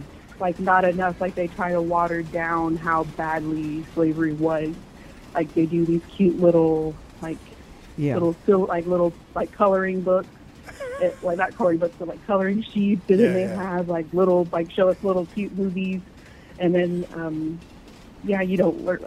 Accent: North Carolina, United States; I'm from North Carolina and grew up in the South

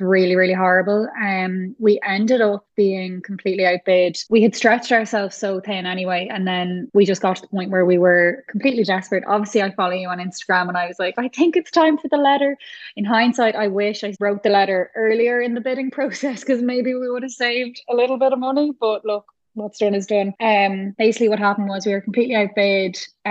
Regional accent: Naas, Kildare, Ireland; we bought in Naas, and that is my hometown

